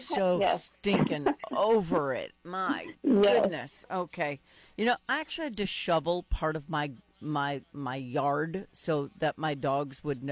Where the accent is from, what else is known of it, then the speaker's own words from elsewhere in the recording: North Dakota, United States; I've never had dogs that wouldn't go in the snow, because I'm from North Dakota.